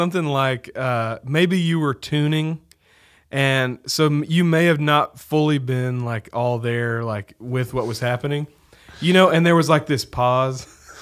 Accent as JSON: {"language": "English", "town": "Lubbock", "region": "Texas", "country": "United States", "said": "But I'm from Lubbock, Texas, and I went and saw you play in, it was like Plainview or somewhere near Lubbock."}